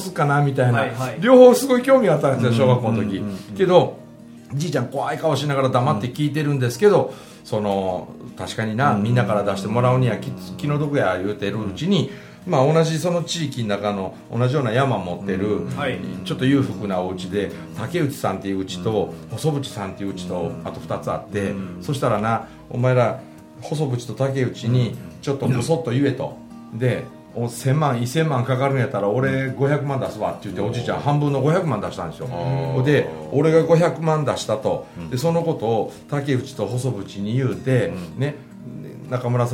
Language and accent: Japanese; Mie, Japan; その僕がね、その生まれ育ったって、うんうん、その三重県のあんなど田舎の山奥ですけど、